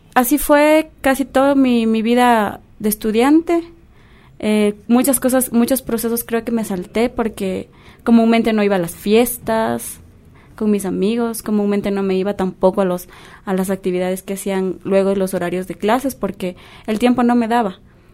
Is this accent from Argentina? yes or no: no; Cevallos, Tungurahua, Ecuador; Yo vengo de la provincia de Tungurahua, del cantón Ceballos específicamente, uno de los cantones más pequeños del Ecuador, y el cantón más pequeño, obviamente, de la provincia de Tungurahua.